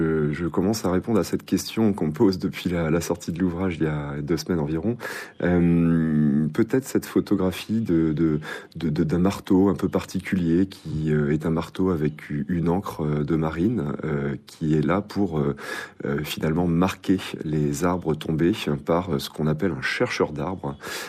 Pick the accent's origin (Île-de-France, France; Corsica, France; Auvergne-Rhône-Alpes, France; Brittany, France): Brittany, France; Rennes; born there; de zones comme Rennes où je suis né